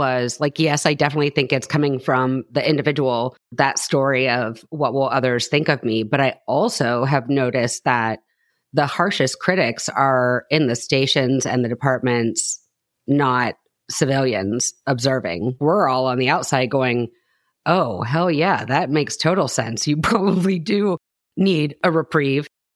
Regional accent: Ohio, United States; I'm from Knox County. So, AK, I would assume, given where I think you are, not in Aaron's kitchen, but so my parents live in Holmes County and I grew up in Knox.

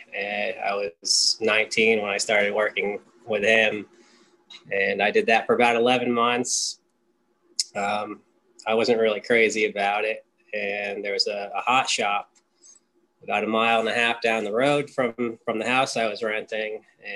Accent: Connecticut, United States; now in Hinsdale, United States; Like I said, I live in Hinsdale, Massachusetts. I'm originally from Connecticut, moved to Massachusetts 16 years ago.

